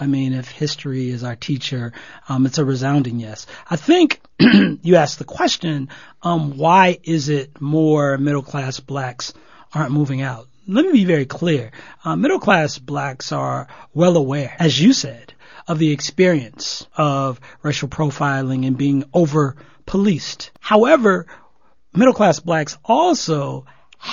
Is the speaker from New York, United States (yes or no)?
no; Los Angeles, California, United States; I was raised on the East Side. So for the real LA natives, you know what I'm talking about. I was raised first on 28th and Hooper, right on the East Side, right down the street from Central Avenue Jazz.